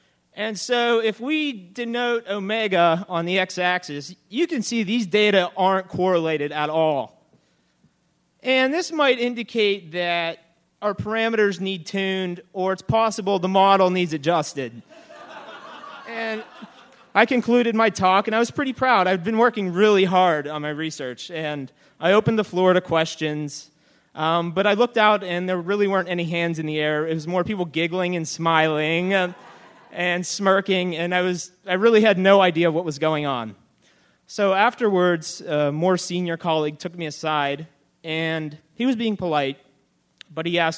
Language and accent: English; Pittsburgh, Pennsylvania, United States; whenever they would ask me where I was from, I would tell them, "I'm from Pittsburgh."